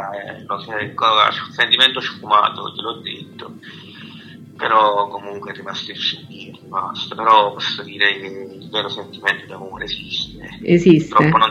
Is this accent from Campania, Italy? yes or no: yes; Campania, Italy; Sì, sono napoletano, vivo in provincia di Napoli.